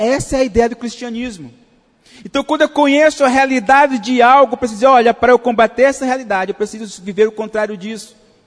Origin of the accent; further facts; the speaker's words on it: Maceió, Alagoas, Brazil; Eu passei um tempo morando na Bahia e os meus colegas diziam assim: rapaz, vamos para a praia. Eu falei: bicho, eu não vou sair da minha terra, Maceió, para tomar banho de praia aqui.